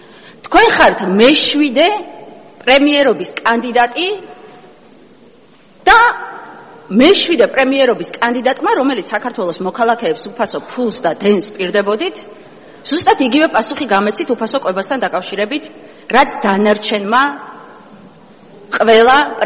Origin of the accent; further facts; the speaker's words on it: Zugdidi, Samegrelo-Zemo Svaneti, Georgia; თავდაცვის პოსტზე წარდგენილი არის ჩემი მშობლიური ქალაქიდან ირაკლი ჩიქოვანი. და მთელი ამ იმის განმავლობაში მეკითხებოდნენ, რომ როგორ შეაფასებ ირაკლი ჩიქოვანის ზუგდიდის მაჟორიტარობას.